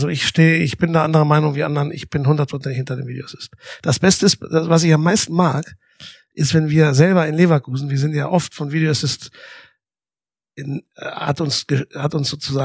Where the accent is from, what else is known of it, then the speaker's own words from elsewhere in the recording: Spain; German is a second language; Ich bin Spanier.